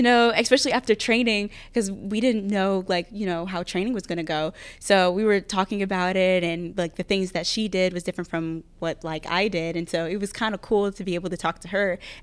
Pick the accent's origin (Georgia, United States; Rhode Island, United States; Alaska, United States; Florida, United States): Georgia, United States; because I'm from Northern Georgia, so we do get a little, you know, brisk.